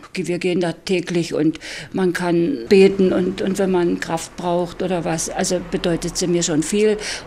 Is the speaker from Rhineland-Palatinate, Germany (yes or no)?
no; Saxony, Germany; Ich bin aus der Oberlausitz und da ist ja Fachwerk eigentlich zu Hause.